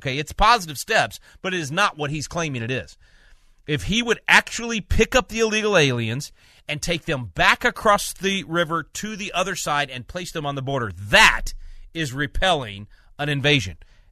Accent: Texas, United States; this mass murder event in Allen, Texas, in my home state, that happened just a couple of days ago

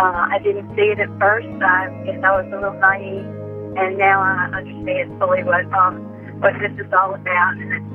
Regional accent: Mississippi, United States; I'm from Louisiana, originally from Mississippi.

